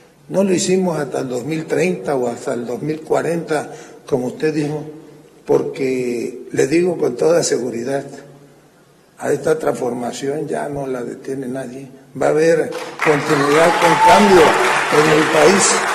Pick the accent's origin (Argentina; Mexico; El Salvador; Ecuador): Mexico; a mí como mexicano